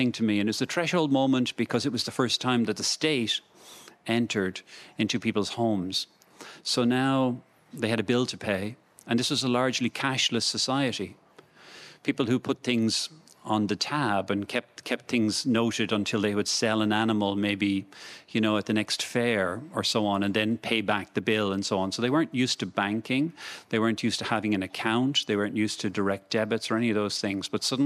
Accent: Dublin, Leinster, Ireland; moved away as an adult; also born or lived in County Clare; And so while I was born in Dublin in 1958 and grew up with no concept that anybody could ever have not have had electricity

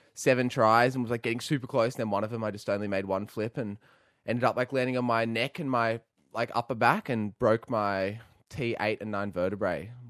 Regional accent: Sydney, New South Wales, Australia; Yeah, so I grew up on near Manly Beach in Sydney.

